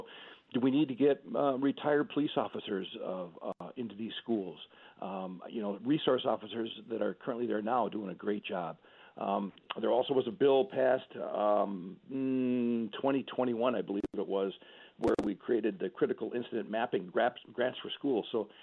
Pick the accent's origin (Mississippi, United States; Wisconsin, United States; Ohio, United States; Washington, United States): Wisconsin, United States; Rhinelander; this hits home because Rhinelander, where I'm from, my hometown, has got two wells shut down because of PFAS contamination.